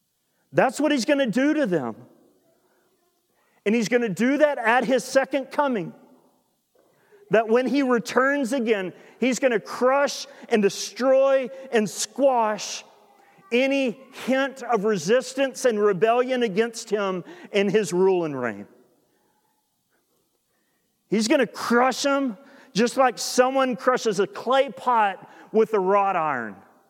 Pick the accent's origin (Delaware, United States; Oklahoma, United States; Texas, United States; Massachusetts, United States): Oklahoma, United States; And I'm from Southwest Oklahoma, okay?